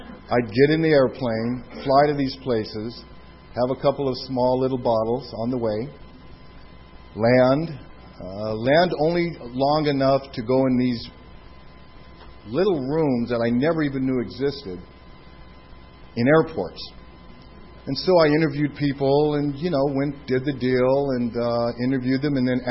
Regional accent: San Diego, California, United States; My history is I'm here from San Diego, born and raised here, went to high school here, went to college down in Louisiana

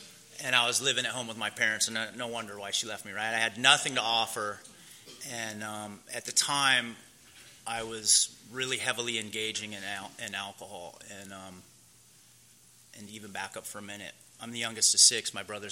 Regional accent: Santa Monica, California, United States; I'm an alcoholic. And I was born and raised up in Los Angeles, or fifth generation, right at home on the beach, Santa Monica.

